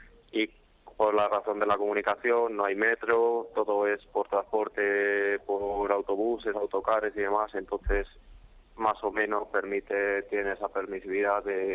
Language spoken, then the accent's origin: Spanish; Madrid, Community of Madrid, Spain; now in Colombia; Yo de Carabanchel.